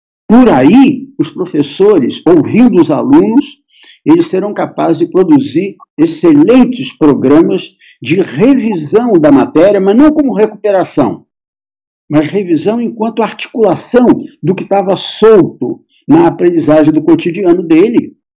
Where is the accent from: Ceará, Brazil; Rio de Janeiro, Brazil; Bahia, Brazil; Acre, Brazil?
Rio de Janeiro, Brazil; Vocês me desculpem, mas como eu sou do Rio, posso ter alguma justificativa ainda.